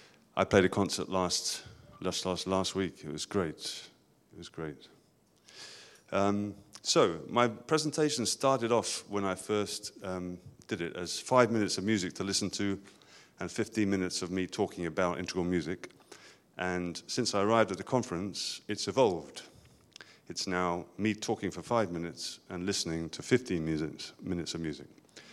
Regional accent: England, United Kingdom; I'm from England. I'm a musician.

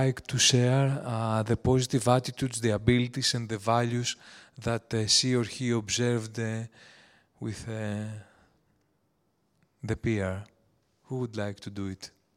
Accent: Greece; but because I'm from Greece, I found the source

